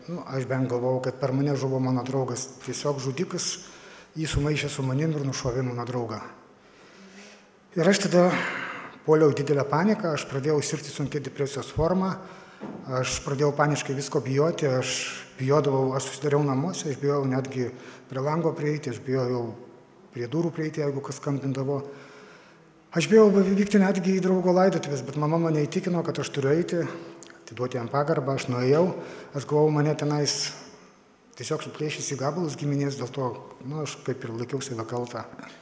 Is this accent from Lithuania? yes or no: yes; Alytus, Alytus County, Lithuania; aš esu iš Alytaus. Šiuo metu aš esu reabilitacijos centre. Man 46 metai.